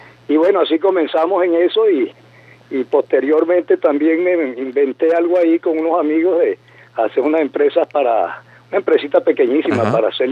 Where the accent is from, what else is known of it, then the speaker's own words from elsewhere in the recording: Barquisimeto, Lara, Venezuela; now in Caracas, Venezuela; cuando yo me vine de Barquisimeto a Caracas